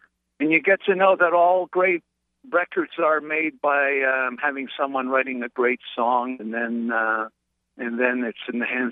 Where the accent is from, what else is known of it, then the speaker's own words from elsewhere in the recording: Montreal, Quebec, Canada; in the neighborhood that I grew up, there wasn't that much of an American sense of music growing up in Montreal.